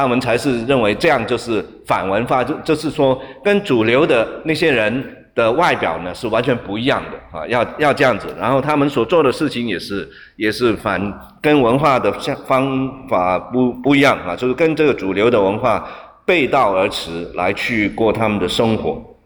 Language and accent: Chinese; Hong Kong; 我是生长在这个香港嘛，我在香港长大的，那香港呢这个人很挤啊，好多人啊，这样子啊，就是整个街上都是人啊，